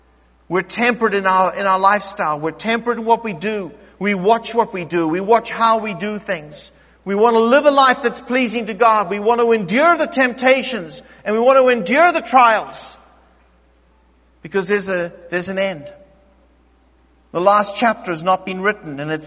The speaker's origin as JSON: {"language": "English", "country": "South Africa", "tie": "born or raised there", "said": "I grew up in South Africa. And I went to a boarding school when I was 7 years old."}